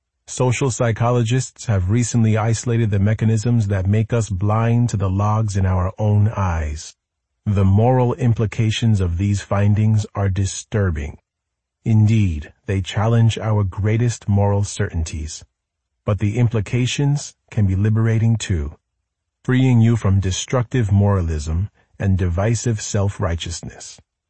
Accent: Virginia, United States; Another case occurred in my home state of Virginia.

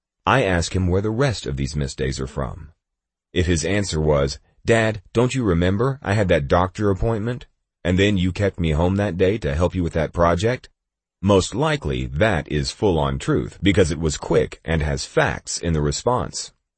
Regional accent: New York, United States; I'm from New York, so I speak fast.

